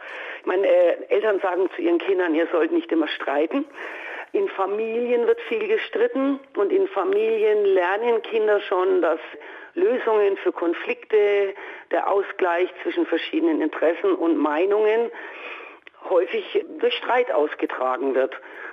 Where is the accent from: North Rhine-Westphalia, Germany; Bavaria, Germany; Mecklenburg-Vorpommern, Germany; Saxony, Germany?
Bavaria, Germany; wie man in Bayern so schön sagt, ich bin ja aus Bayern